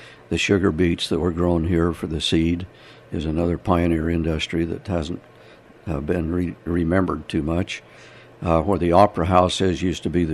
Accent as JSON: {"language": "English", "town": "Leeds", "region": "Utah", "country": "United States", "tie": "born or raised there", "said": "I grew up in Leeds. We went to school for 6 years in the old schoolhouse that's now the town office."}